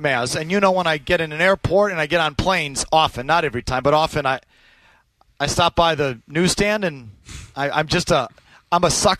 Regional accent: Milwaukee, Wisconsin, United States; My Blackhawks thing is I'm from Milwaukee, and we didn't have a team, so I drive down to Chicago all the time and see Blackhawks games.

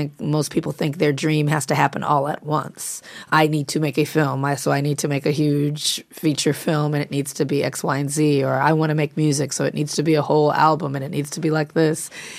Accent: Los Angeles, California, United States; because I'm from South Central L.A., Compton area.

